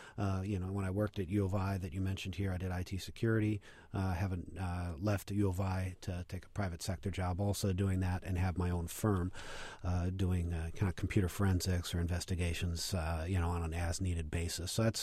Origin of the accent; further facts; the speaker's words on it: Elk Grove Village, Illinois, United States; I grew up in Elk Grove Village, which is essentially O'Hare Airport.